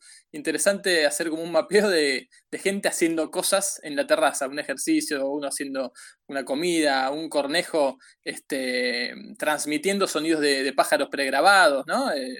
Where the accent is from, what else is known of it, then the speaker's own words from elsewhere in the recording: Argentina; Y no, somos argentinos.